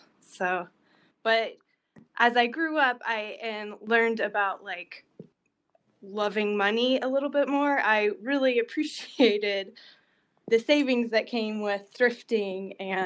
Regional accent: Texas, United States; I am originally from Texas, and that's where all my family is, and especially my mom.

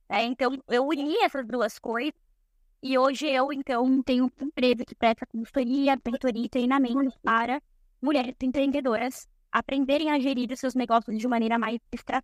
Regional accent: São Paulo, Brazil; also born or lived in Ireland; Sou paulista, né? Paulistana, na verdade, de São Paulo. Tive a oportunidade de morar em outro país, né? Na Irlanda, na Europa. Morei também em Canal.

